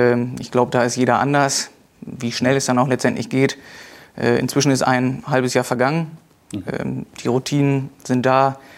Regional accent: Emlichheim, Lower Saxony, Germany; Wir kommen selber aus Emlichheim

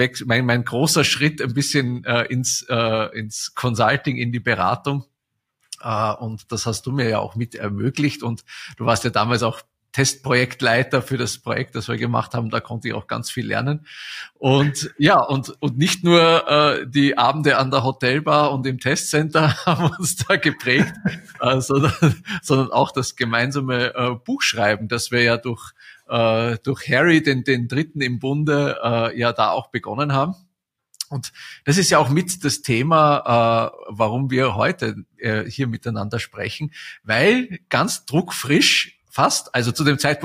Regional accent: Vienna, Austria; nach Wien sozusagen, in meine Heimat.

